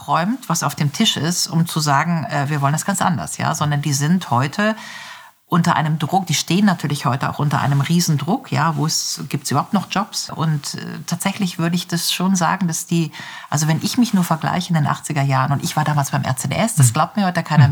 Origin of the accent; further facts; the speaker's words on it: Grevenbroich, North Rhine-Westphalia, Germany; Also ich bin ja die ersten Jahre da in Grevenbruch, meiner Heimatstadt, jeden Tag mit dem Fahrrad gefahren.